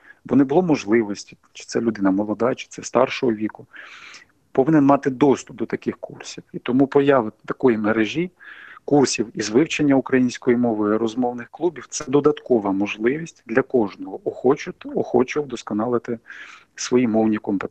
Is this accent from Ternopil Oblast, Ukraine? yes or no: no; Mykolaiv Oblast, Ukraine; Я сам уродженець Миколаївщини, і мені приємно